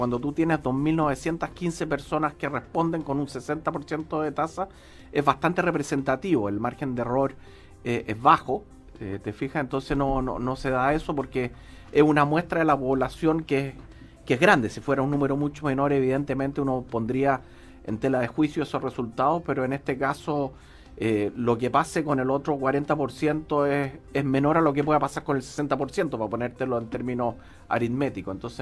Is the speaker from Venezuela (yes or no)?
no; Chile; este interés o esta sensación o este sentimiento de que somos chilenos.